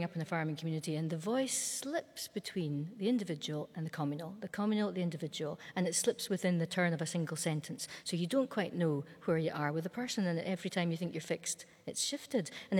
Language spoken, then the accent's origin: English; Inverness, Scotland, United Kingdom; I grew up in Inverness